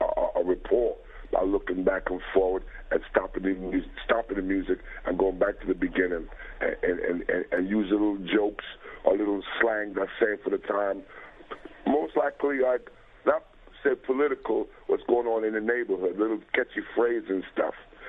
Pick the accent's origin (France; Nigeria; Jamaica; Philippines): Jamaica; now in United States; I'm a Jamaican. I was born in Jamaica